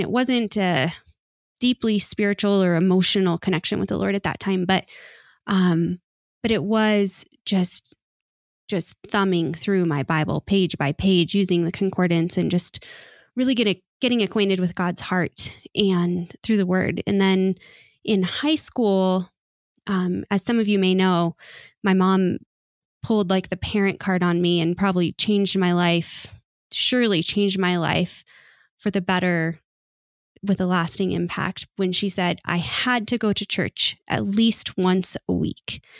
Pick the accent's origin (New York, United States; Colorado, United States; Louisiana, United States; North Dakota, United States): Colorado, United States; Denver; So I grew up in Denver on the Front Range my whole life, kind of on the west side of town, northwest side of town, Arvada, Westminster area.